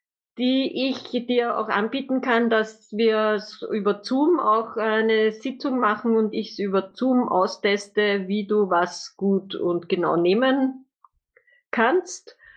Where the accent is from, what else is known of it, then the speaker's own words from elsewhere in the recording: Austria; weil eben bei uns in Österreich halt dann, wenn man zum Bundesheer kommt oder bei euch in Deutschland zur Bundeswehr, da wird ja dann alles geimpft